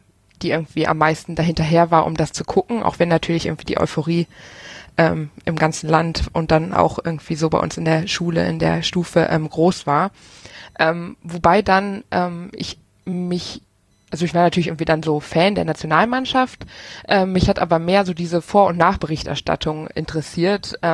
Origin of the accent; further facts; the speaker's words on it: Rhineland, Germany; now in Aachen, Germany; Ich komme aus dem Rheinland und wohne jetzt in Aachen.